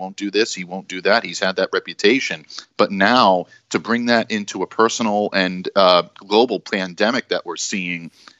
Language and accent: English; Boston, Massachusetts, United States; There's only one team that I will root for, and that is my hometown Boston Bruins.